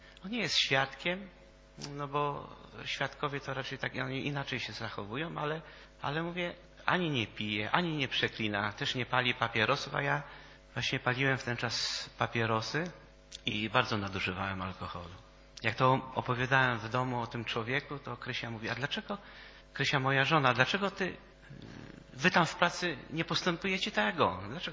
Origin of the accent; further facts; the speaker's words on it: Nowa Ruda, Lower Silesian Voivodeship, Poland; now in Legnica, Poland; Ja przyjechałem tutaj do Legnicy, bo pochodzę z Nowej Rudy, to jest takie miasto koło Wałbrzycha.